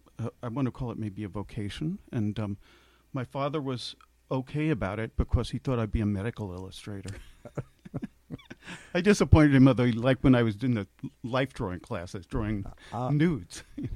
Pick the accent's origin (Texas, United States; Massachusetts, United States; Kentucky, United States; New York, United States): New York, United States; Growing up on Long Island, I think I wrote to you as a very funny thing.